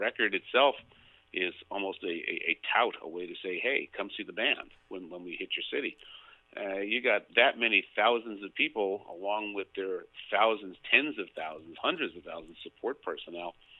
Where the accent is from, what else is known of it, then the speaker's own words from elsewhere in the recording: Queens, New York, United States; I was brought up in Queens, New York. We could literally see Manhattan from my mother's backyard. You could see the World Trade Center being built. But we also had factories on the block.